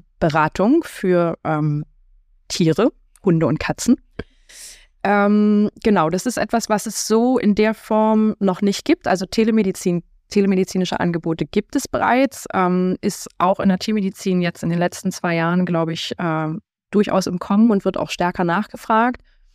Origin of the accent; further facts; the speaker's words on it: Halle an der Saale, Saxony-Anhalt, Germany; Ich komme aus Halle an der Saale im schönen Sachsen-Anhalt